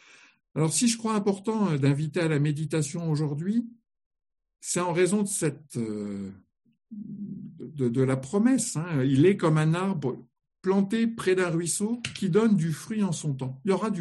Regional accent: Grand Est, France; Voilà, je suis lorrain, donc je parle des mirabelliers.

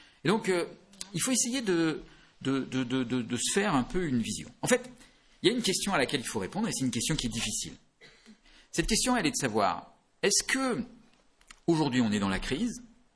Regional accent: France; en fait, on est français, mais on est aussi un peu européen.

